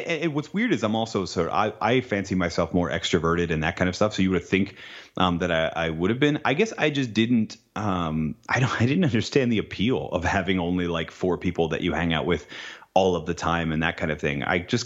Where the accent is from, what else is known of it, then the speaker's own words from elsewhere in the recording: New England, United States; I think other than, so I grew up in New England.